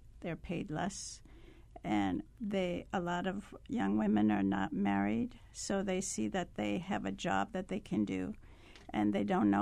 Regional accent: New Orleans, Louisiana, United States; I'm a Southern Belle myself. I'm from New Orleans

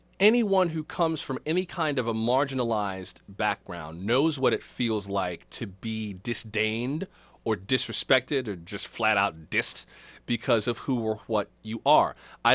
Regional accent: Florida, United States; I love Georgia. I'm from Florida.

